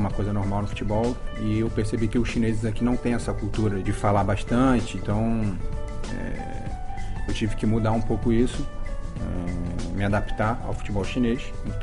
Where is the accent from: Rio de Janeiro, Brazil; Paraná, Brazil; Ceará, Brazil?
Rio de Janeiro, Brazil; Então, eu era o único jogador que nasceu no Rio de Janeiro e estava jogando a final no lugar onde eu fui torcedor durante anos.